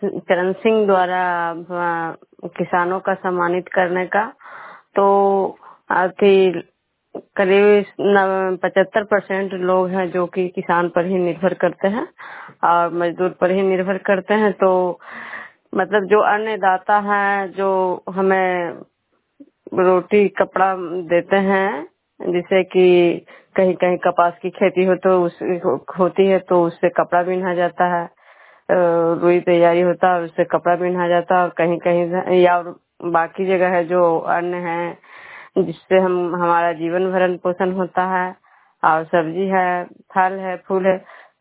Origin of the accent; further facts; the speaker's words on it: Bishnupur, Bihar, India; मैं विष्णुपुर ग्राम खड्डा पंचायत नालंदा जिला नगरनौसा प्रखंड की निवासी हूँ।